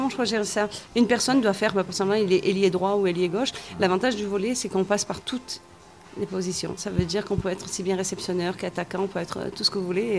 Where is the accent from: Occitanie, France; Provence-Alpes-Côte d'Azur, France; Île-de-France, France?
Provence-Alpes-Côte d'Azur, France; Marseille; also born or lived in Sisteron; Il y a 30 ans de ça, je suis arrivée de Marseille pour aller sur Sisteron. Mes parents voulaient changer de vie et voulaient une vie plus calme pour nous.